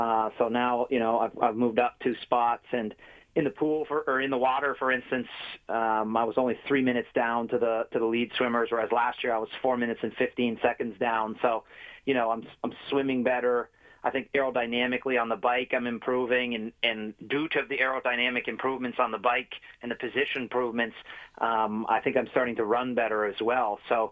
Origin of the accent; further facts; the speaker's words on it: Canada; especially, you know, as a Canadian and as an Ironman